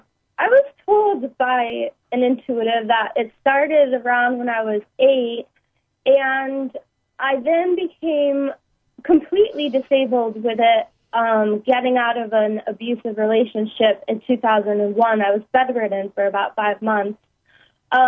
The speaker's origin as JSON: {"language": "English", "region": "Massachusetts", "country": "United States", "said": "I'm from Massachusetts."}